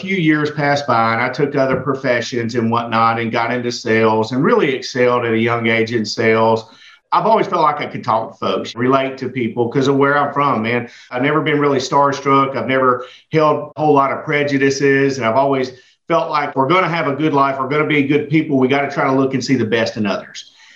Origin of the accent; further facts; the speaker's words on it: Montgomery, Alabama, United States; born there; You know, I was born in Montgomery, Alabama. I grew up very, very poor to a single mother.